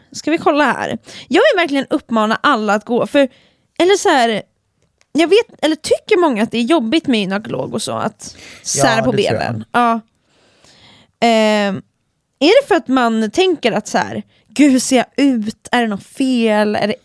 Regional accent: Finland; Tänk på att jag är finsk.

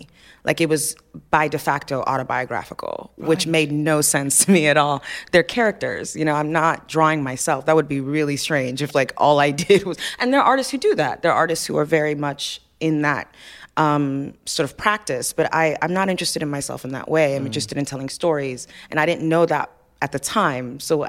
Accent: Nigeria; I knew they were going to be Nigerian, because I'm Nigerian

